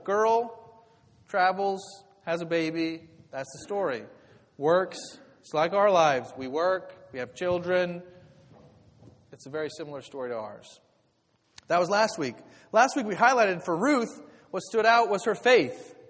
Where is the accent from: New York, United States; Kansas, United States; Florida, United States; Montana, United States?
Kansas, United States; now in Pittsburgh, United States; I grew up in Kansas, and I learned to drive in Kansas.